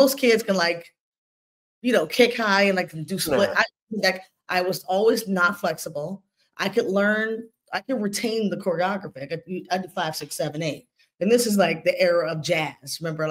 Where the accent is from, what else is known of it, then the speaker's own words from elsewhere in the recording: Baltimore, Maryland, United States; I'm from Baltimore, Maryland, to answer your question.